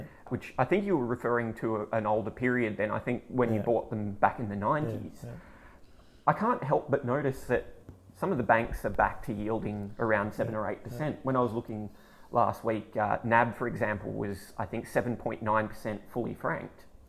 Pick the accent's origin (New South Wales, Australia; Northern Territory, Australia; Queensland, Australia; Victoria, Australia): Victoria, Australia; Melbourne; I'm from Melbourne, so I'd, forgotten that you guys had an election coming up.